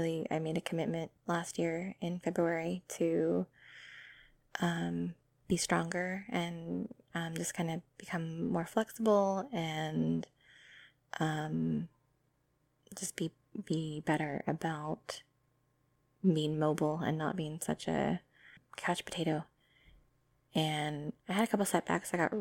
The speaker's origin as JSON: {"language": "English", "country": "United States", "said": "And then sorry, as an American, I love hearing accents."}